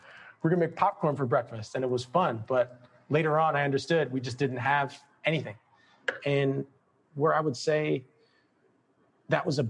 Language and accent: English; New York City, New York, United States; born there; Both my parents hail from there, and I'm a first-generation American. I was born in New York City.